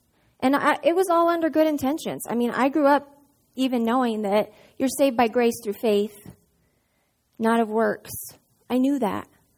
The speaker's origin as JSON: {"language": "English", "town": "Reno", "region": "Nevada", "country": "United States", "tie": "born or raised there", "said": "I was born and raised in Reno. My dad is a pastor and my mom's a school teacher."}